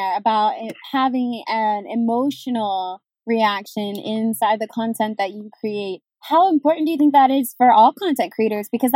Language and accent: English; United States; maybe this is being American and being kind of close by, I feel like Cancun is a pretty big hot spot.